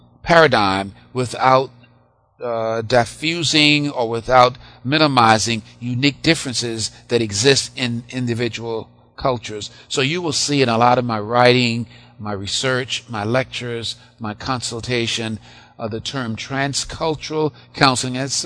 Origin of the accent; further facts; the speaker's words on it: Wilmington, North Carolina, United States; I received a position, of course, in my hometown of Wilmington, where I worked for 4 years as a teacher